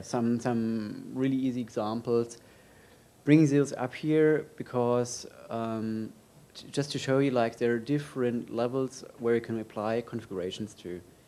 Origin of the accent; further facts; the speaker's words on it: Germany; now in Switzerland; I'm originally from Germany, now living in Switzerland for a few years.